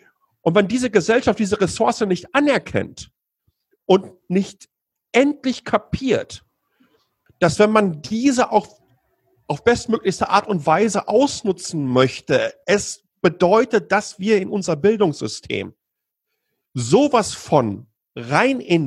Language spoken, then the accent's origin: German; North Rhine-Westphalia, Germany; ich komme aus dem Ruhrgebiet, ich habe noch Fotos vom Hauerbrief meines Großvaters, den er in den 50er Jahren bekommen hat